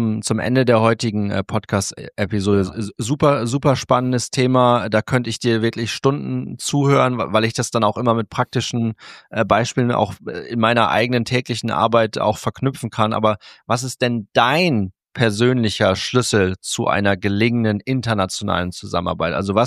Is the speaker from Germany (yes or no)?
yes; Cloppenburg, Lower Saxony, Germany; Ich bin in Kloppenburg groß geworden und wir hatten auch bei uns damals, ich meine, ich bin in den 80ern geboren und dann in den 90ern groß geworden